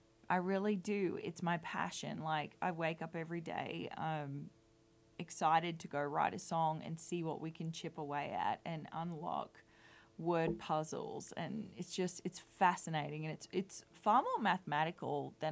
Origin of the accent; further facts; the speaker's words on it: Australia; moved away as an adult; now in Nashville, United States; I grew up in the talent quest scene in Australia, so I've been in competitions singing since I was 12, actually 11. And came to Nashville